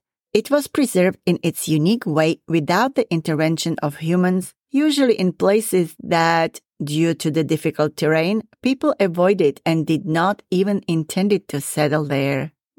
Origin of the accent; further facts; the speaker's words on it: eastern Slovakia, Slovakia; I grew up in the Zemplín region in eastern Slovakia